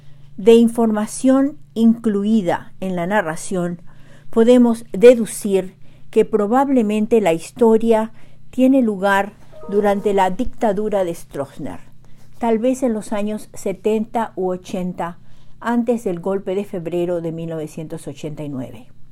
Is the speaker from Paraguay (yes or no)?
yes; Paraguay; now in Bedford, United States; llego hasta ustedes desde Bedford, Massachusetts, con otro breve cuento de la cosecha narrativa de mi país natal, Yeretamí, Paraguay, corazón de América del Sur.